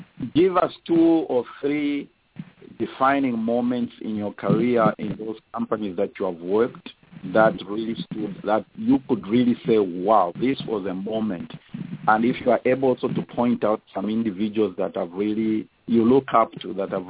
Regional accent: Zambia; accent: Zambian; I'm sure you can all get that from my beautiful Zambian accent.

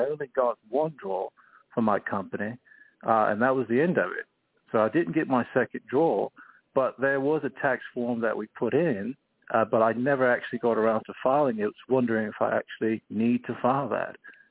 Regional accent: Lambeth, London, United Kingdom; I'm from England. I'm from Lambeth.

